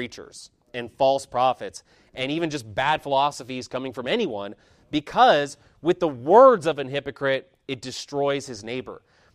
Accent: California, United States; born there; because, you know, I was born in California. I like California.

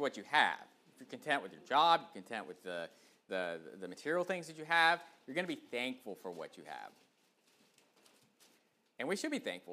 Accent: United States; born there; praise the Lord that I was born in America, you know.

